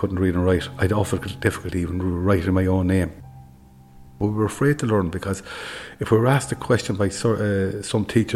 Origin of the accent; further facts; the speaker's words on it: Tuam, Connacht, Ireland; I'm from Tuam. I'm about the seventh generation of my family connected with the town of Tuam, if not more.